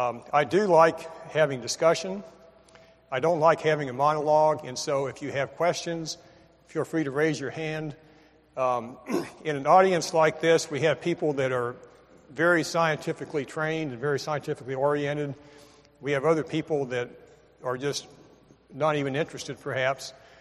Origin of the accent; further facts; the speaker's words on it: Miami, Florida, United States; accent: northeastern; I did not grow up in Alabama. I grew up in Miami, Florida, and so I have kind of a northeastern accent.